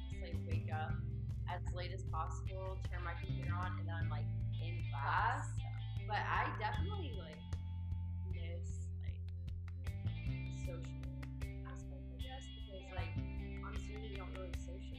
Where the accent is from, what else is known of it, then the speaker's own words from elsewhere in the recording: Atlanta, Georgia, United States; No, I'm from Atlanta, actually.